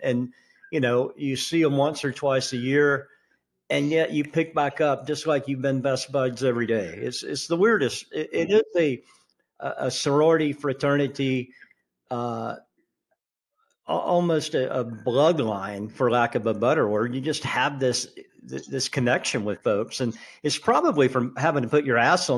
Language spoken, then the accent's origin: English; Georgia, United States; Neither one of those two things I was exposed to growing up in South Georgia.